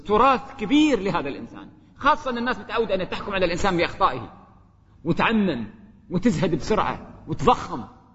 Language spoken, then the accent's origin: Arabic; Kuwait; الديوانية عندنا في الكويت